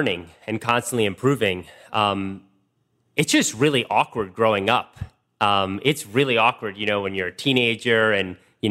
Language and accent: English; Washington, District of Columbia, United States; Well, I grew up in Washington, D.C., literally in the city.